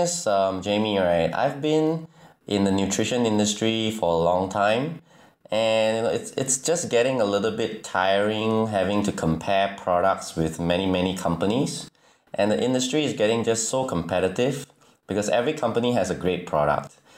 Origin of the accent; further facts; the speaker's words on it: Singapore; All right, so I come from Singapore, the Lion City, or they call it the Garden City.